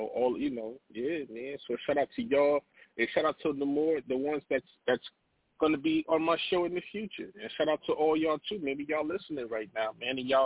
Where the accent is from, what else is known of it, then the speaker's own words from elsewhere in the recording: Seattle, Washington, United States; I'm from Seattle, Washington, and I'm a dope-ass MC.